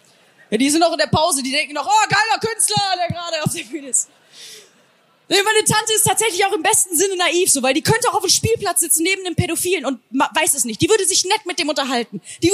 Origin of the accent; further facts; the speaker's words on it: Heinsberg, North Rhine-Westphalia, Germany; Ich komme zwar aus Heinsberg, das ist direkt an der holländischen Grenze. Ich habe aber auch holländische Verwandtschaft.